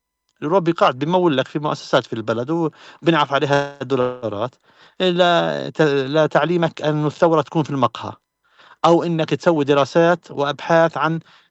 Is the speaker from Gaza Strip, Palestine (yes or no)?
no; West Bank, Palestine; هاي عندنا في الضفة الغربية أشجار زيتون تقطع